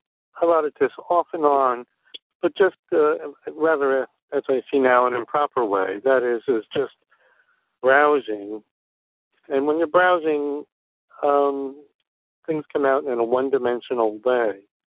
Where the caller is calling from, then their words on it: New York, United States; I'm calling from Rimini, New York, about 100 miles north of New York City and about 80 miles south of Albany toward the Connecticut border.